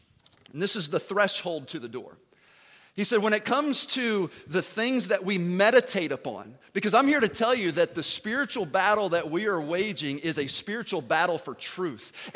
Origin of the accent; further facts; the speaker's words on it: Danvers, Massachusetts, United States; where I grew up in Danvers, the pastor there